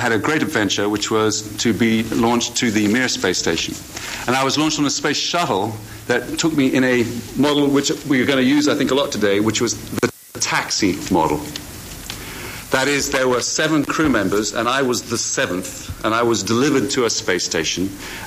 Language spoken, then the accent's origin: English; United Kingdom; accent: British; my British accent's, it's all right, I'm an authenticated American. I'm not House, so I'm not Hugh Laurie. My mum's American.